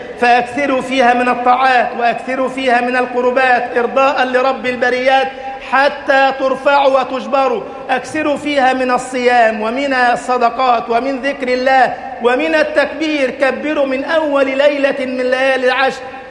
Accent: Egypt; اللهم اجعل بلدنا مصر أمنا أمانا، سخاء رخاء

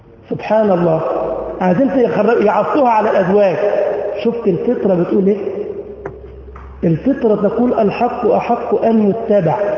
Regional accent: Egypt; ما عندنا في مصر ميدان اسمه ميدان التحرير وميدان اسمه ميدان رمسيس.

